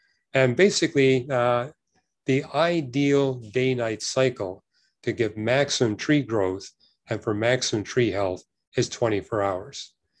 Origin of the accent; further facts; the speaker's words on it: British Columbia, Canada; growing up in British Columbia, I learned this when I was in grade two, because after all, forestry at that time was the number one industry of British Columbia.